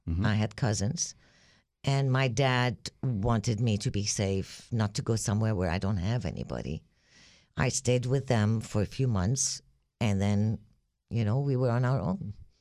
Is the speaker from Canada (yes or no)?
no; Lebanon; Lebanon is a very small country in the Middle East.